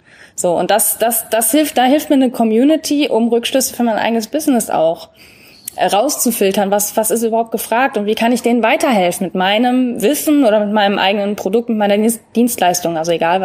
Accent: Cologne, North Rhine-Westphalia, Germany; ich bin aus Köln, wenn ich jetzt nur mit Kölner Kunden arbeiten würde oder mit vielleicht aus dem Umland

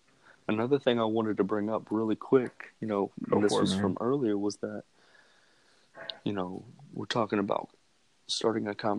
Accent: Albany, Georgia, United States; some work in Albany. And it was one of the only times that he really ever admitted defeat was in my hometown.

